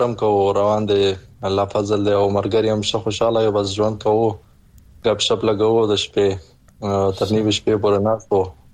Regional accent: Paktika, Afghanistan; now in Karachi, Pakistan; زه د پکتیکا ولایت برمن ولسوالۍ اوسیدونکی یم

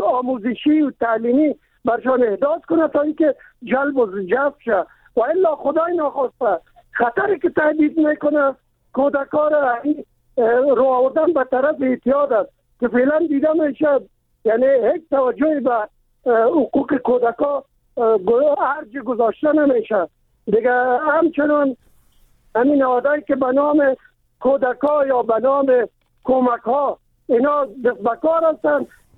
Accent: Kabul, Afghanistan; من خودم از کابل هستم

